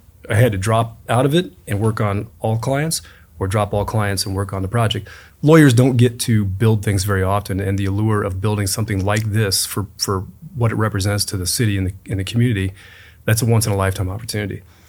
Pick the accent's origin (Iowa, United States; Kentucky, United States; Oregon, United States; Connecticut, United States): Iowa, United States; Iowa. It's a state just north of here.